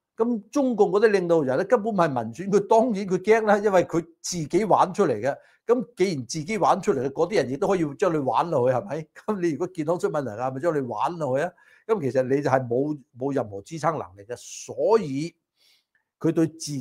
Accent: United States; 对于我们美国人来说，对于全球的人来说的话

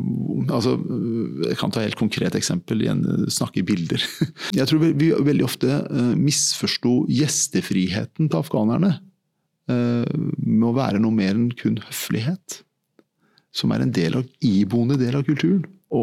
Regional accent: Iran; now in Norway; ja, siden jeg flyttet, vi reiste fra Iran, valnøttrær og andre typer bær og frukter som du på en måte ser sjelden i Norge.

